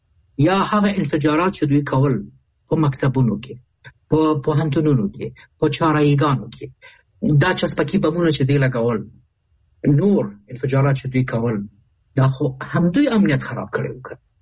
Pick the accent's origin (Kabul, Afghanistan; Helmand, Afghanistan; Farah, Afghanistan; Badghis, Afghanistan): Kabul, Afghanistan; زه د کابل یم.